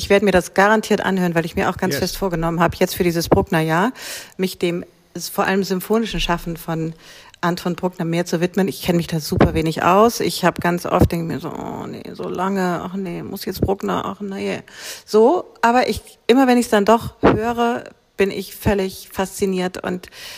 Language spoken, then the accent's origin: German; Bavaria, Germany; In Franken heißt das, also in meiner Heimat heißt es so.